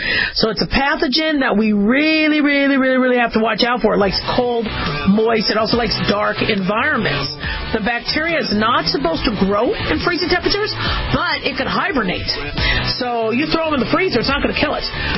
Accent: Phoenix, Arizona, United States; also born or lived in Las Vegas / Los Angeles; I grew up in Phoenix and Vegas. I was born in L.A., but when I was about six, my folks moved to Phoenix, and, you know, it's hot.

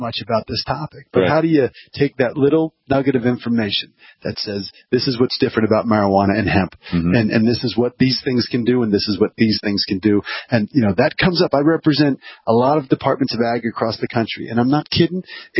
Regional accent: New Jersey, United States; accent: Jersey; which my Jersey accent doesn't do very well.

